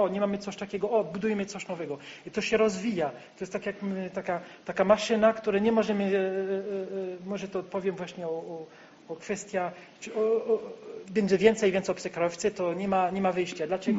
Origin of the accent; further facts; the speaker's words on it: France; Polish is a second language; now in Poland; ja jestem z Francji i mieszkałem w duże miasta. Małe miasta, ale duże miasta, jak Lyon, to jest metropolitan.